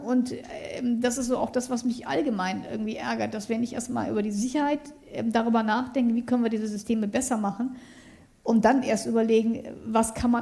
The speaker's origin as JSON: {"language": "German", "country": "Germany", "said": "ich komme ja aus Deutschland"}